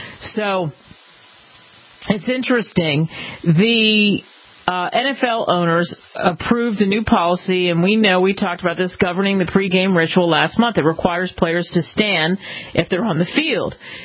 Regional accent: Philadelphia, Pennsylvania, United States; And because I'm from Philadelphia, because I have friends who have tickets, and because I cover the league, I have to defend Philly in this case.

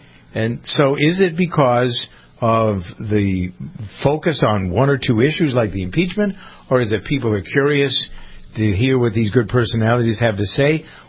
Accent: Framingham, Massachusetts, United States; Schiff came from my hometown. He grew up in Framingham.

